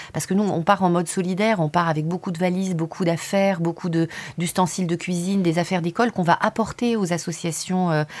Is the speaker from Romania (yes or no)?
no; France; born there; Je suis née en France, mais ma grand-mère était d'un petit village près de Bologne, en Italie, du Nord, donc.